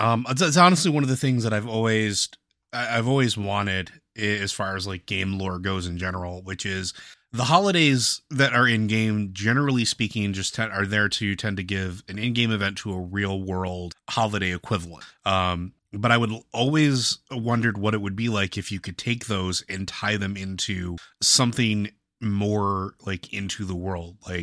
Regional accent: United Kingdom; as I'm British and have no concept of such

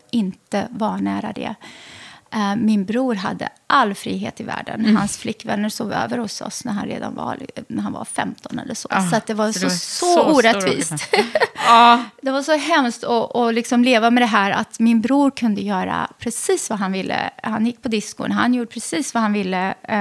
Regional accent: Lidköping, Västra Götaland County, Sweden; also born or lived in Västerås, Sweden; jag växte upp i Lidköping i Västra Götaland och sen så pluggade jag i Västerås på Mälardalens högskola, internationella marknadsföringsprogrammet.

